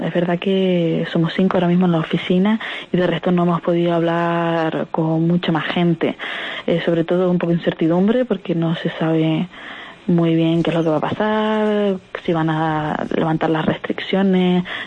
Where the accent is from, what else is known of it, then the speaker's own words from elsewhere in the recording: Canary Islands, Spain; Soy de Tenerife.